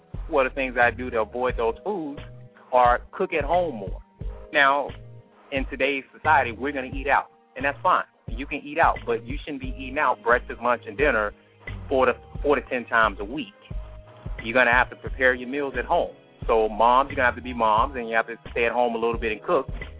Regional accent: Atlanta, Georgia, United States; I'm from Atlanta, Georgia.

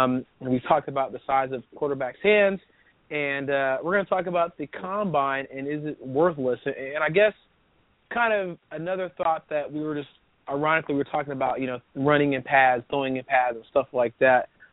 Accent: Indianapolis, Indiana, United States; Yeah, much to Robert's dismay, it is going to stay in Indianapolis. My hometown, you know, I want to give a shout-out to Indy, you know, obviously.

